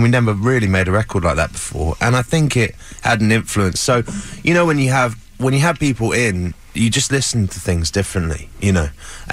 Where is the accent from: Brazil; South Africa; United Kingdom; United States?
United Kingdom; we're British